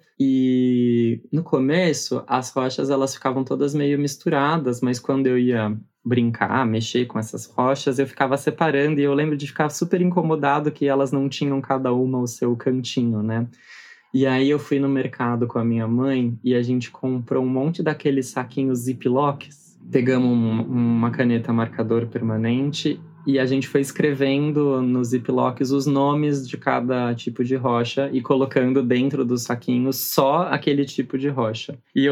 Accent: São Paulo, Brazil; Eu tenho 30 anos, eu sou nascido, criado, crescido em São Paulo, capital.

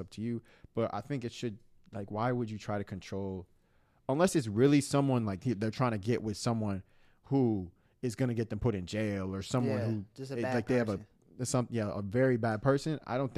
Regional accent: Nigeria; as Nigerian kids, like, some people care about culture to the point where they won't even fall in love with somebody that is outside of their culture.

